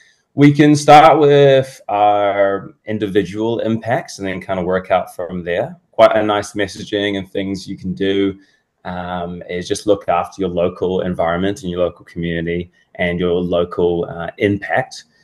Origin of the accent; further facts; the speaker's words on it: New Zealand; So I'm from Aotearoa, New Zealand. So I reckon one of the most beautiful countries down in the hidden in the corner of the map.